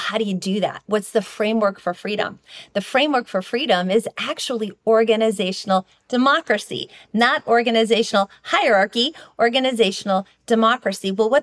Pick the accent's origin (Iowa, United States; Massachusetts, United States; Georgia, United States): Iowa, United States; I grew up in Iowa, everyone would go play kickball.